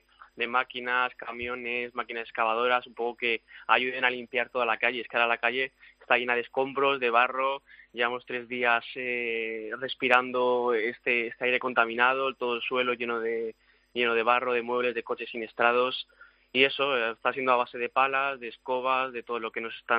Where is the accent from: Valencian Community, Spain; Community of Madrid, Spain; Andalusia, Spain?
Valencian Community, Spain; Alfafar; Yo Alfafar igual, Alfafar.